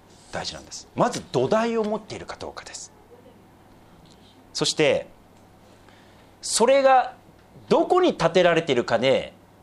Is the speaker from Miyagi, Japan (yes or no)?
yes; Sendai, Miyagi, Japan; 私は実は仙台出身で小さな時にそこに行きました。